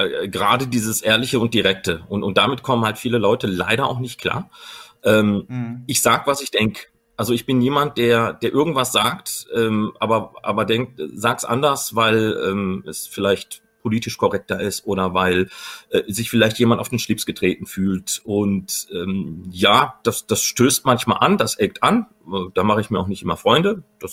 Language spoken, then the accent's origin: German; North Rhine-Westphalia, Germany; Ich bin auch Westfale. Weil uns trennt ja so eine Linie, Rheinland und Westfalen.